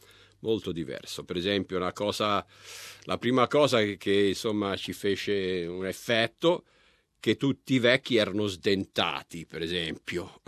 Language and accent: Italian; North Fitzroy, Victoria, Australia; also born or lived in Tuscany, Italy; A dir la verità no, i primi ricordi li ho di North Fitzroy, cioè un mese dopo che io e mia mamma siamo sbarcati dalla nave cominciano i ricordi.